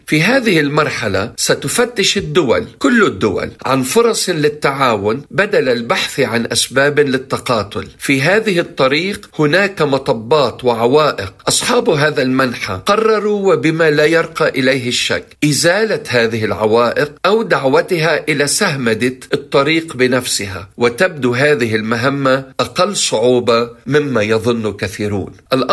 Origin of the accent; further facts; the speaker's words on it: Lebanon; لا خيار لنا كلبنانيين